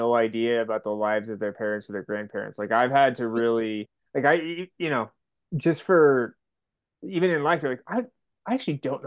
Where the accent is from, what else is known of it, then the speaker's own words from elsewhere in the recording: California, United States; now in Colorado, United States; I'm from Northern California, live in Colorado now, and the just warm water is not a thing.